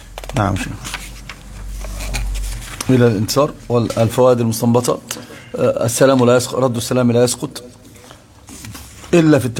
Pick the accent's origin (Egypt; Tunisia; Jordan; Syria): Egypt; لكن هناك عندنا في مصر الشائع والذائع الشرك في هذا الباب